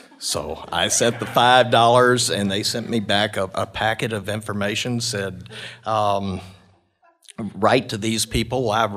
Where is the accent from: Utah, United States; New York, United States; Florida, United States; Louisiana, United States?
Louisiana, United States; Shreveport; My hometown is Shreveport, Louisiana, and that's